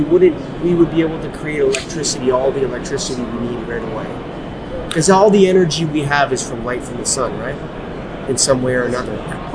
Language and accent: English; Canada; I'm Canadian, so I do speak a little bit of French.